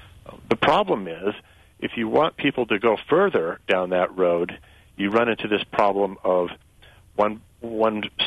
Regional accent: Madison, Wisconsin, United States; born there; Well, first of all, Richard, I'll tell you that I was born in Madison.

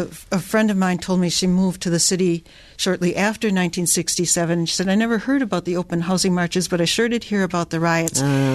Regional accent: Oklahoma, United States; The house that I grew up on 44th in Oklahoma, the original deed to the property had a restrictive covenant in the deed.

